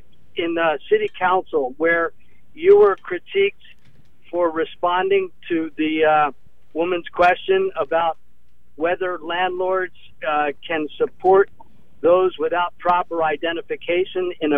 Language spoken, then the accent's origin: English; Baltimore, Maryland, United States; about our home city. I'm also from Baltimore.